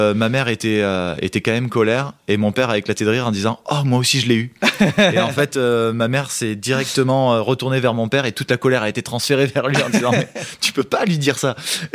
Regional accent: Font-Romeu, Occitanie, France; also born or lived in Paris; moi je suis originaire de Font-Romeu et c'est vrai que quand j'étais tout petit, on est parti là-bas à la montagne parce qu'en fait j'avais beaucoup d'asthme, de bronchite asthmatiforme quand j'étais à Paris.

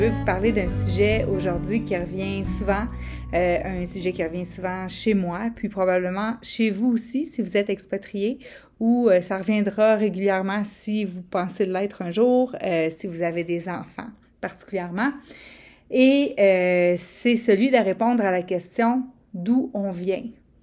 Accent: Quebec, Canada; je viens du Québec, je viens du Canada. Je viens du Canada français.

